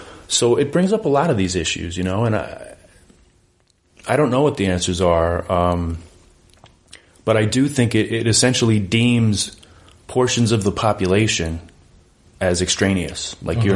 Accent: Bellerose, New York, United States; I grew up further east in Belrose, about

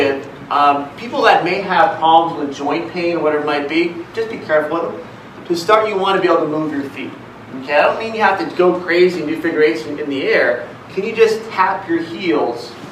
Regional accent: Philippines; I'm Filipino, but I'm doing martial arts.

